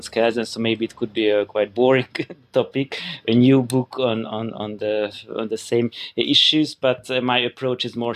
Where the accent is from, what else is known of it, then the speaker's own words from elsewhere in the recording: Hungary; English is a second language; But I'm from Hungary, so a bit complicated. I studied law in Budapest and in Munich